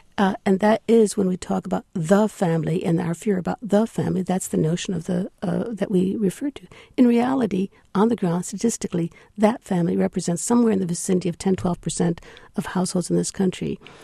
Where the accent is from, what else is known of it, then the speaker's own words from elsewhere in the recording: California, United States; I'll give you an example from my home state of California.